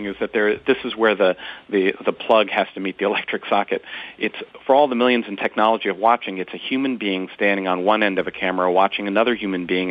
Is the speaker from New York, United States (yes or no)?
no; Ohio, United States; We have 60,000 people on staff, 3 times bigger than the town I grew up in Ohio.